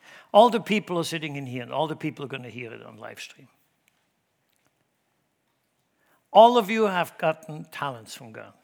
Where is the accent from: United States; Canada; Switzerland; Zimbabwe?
Switzerland; accent: Swiss; English is a second language; I never apologize for my accent. Never. If you want to challenge me, speak Swiss to me. I do just fine.